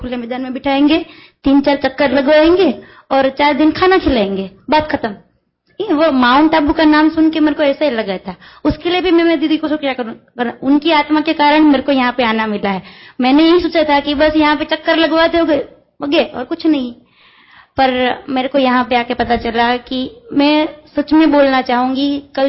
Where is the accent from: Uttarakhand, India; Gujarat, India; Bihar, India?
Gujarat, India; Bhavnagar; मैं फ्रॉम भावनगर से हूँ, गुजरात से.